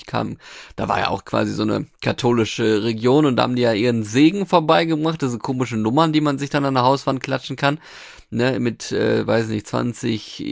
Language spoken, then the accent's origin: German; Norway; In Norwegen weiß ich noch, da wo ich herkomme, da wurde zwischen den Jahren immer gesungen.